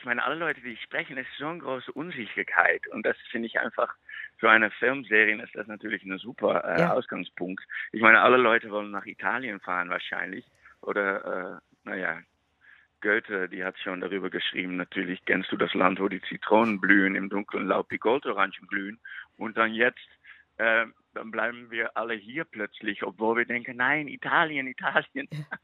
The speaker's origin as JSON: {"language": "German", "country": "Netherlands", "second_language": "German", "lives_now": "Jena, Germany", "said": "weil, wie Sie hören, bin ich Holländer wahrscheinlich."}